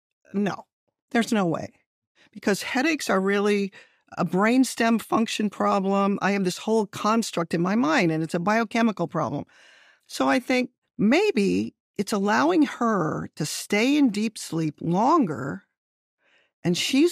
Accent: California, United States; Yes. I grew up in California.

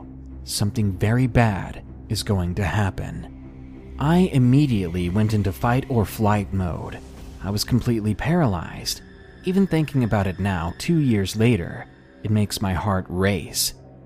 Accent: Idaho, United States; now in Massachusetts, United States; I moved to Massachusetts from Idaho about 5 years ago

